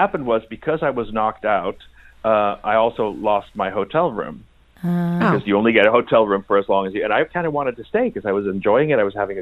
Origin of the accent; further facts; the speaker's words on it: Sweden; also born or lived in Austria / United States; I grew up in Sweden and Austria and in America.